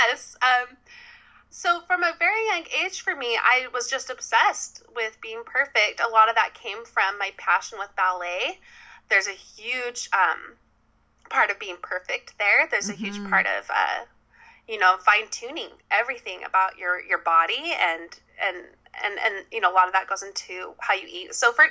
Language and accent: English; Utah, United States; Yeah, I was raised in Utah. I have six siblings. I'm the fifth.